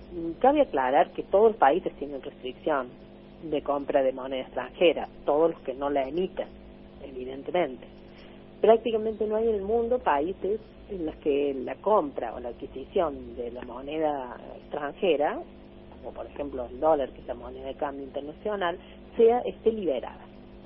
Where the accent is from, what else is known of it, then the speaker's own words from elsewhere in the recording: Argentina; Esa experiencia ya la hemos vivido los argentinos.